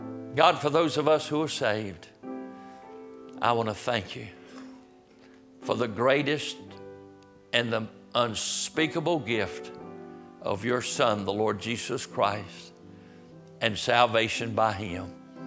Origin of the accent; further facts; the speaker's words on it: North Carolina, United States; I'm telling you, I'm from Halifax County, North Carolina. I've been in the country most all my life. I love it.